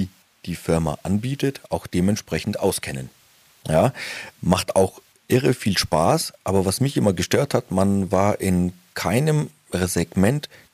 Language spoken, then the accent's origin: German; Feucht, Bavaria, Germany; Ich komme jetzt nicht direkt aus Nürnberg, ich komme aus Feucht bei Nürnberg.